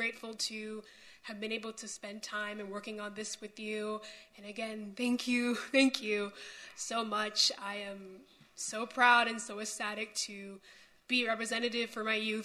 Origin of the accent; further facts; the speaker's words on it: Miami Beach, Florida, United States; I'll be even more proud to say I'm from Miami Beach, not Miami, Miami Beach.